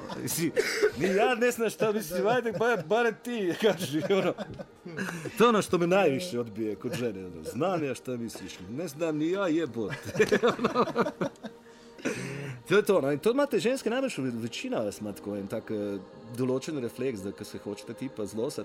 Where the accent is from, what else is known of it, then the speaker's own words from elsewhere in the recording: Slovenia; ja sam Slovenac, jebeni Slovenac